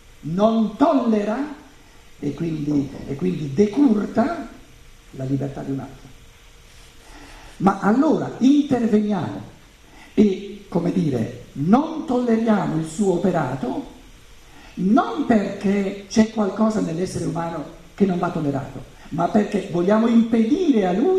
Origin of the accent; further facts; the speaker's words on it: Germany; se vengo dalla Germania per dare un piccolo contributo in Italia